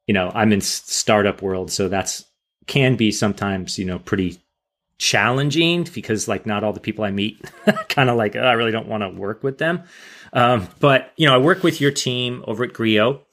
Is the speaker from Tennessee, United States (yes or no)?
no; Belmont, California, United States; I grew up in Belmont.